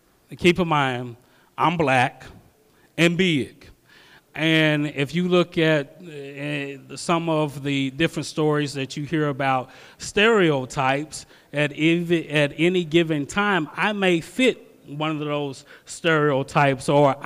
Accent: Oklahoma City, Oklahoma, United States; I grew up in Northeast Oklahoma City, still live in Northeast Oklahoma City.

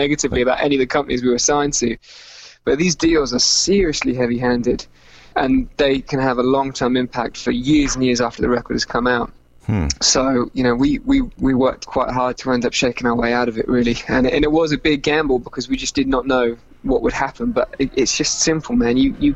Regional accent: East of England, United Kingdom; from where I grew up in Norfolk in England.

